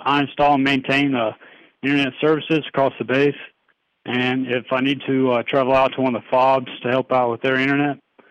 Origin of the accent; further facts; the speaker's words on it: Taylorsville, North Carolina, United States; I'm from North Carolina, small town, Taylorsville.